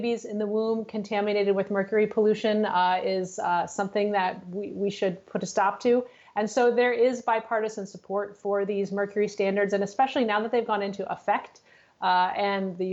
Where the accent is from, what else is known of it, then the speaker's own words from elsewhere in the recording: Tennessee, United States; Well, I grew up in East Tennessee, actually